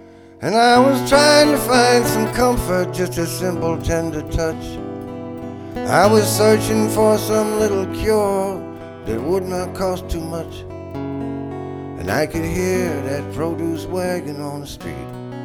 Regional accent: New Orleans, Louisiana, United States; the fruit and vegetable man that used to come down the street that I grew up on in New Orleans when I was a kid.

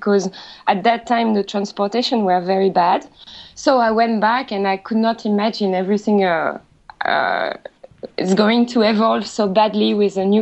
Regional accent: France; English is a second language; I'm trying hard. I'm trying hard, but still everybody knows I'm French.

